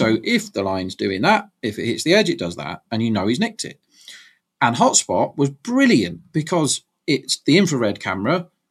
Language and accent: English; England, United Kingdom; I don't mind, as an Englishman or an English fan, I've watched it my whole life, being outplayed by Australia at cricket.